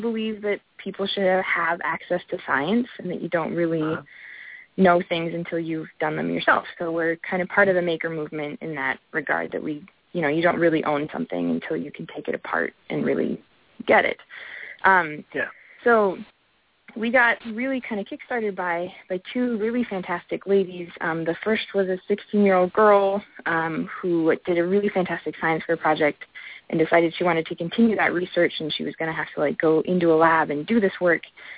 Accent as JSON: {"language": "English", "town": "Juneau", "region": "Alaska", "country": "United States", "tie": "born or raised there", "said": "And so I grew up in Juneau, Alaska, and I thought that was like, that's a big city, right? It's the capital. We've got 30,000 people."}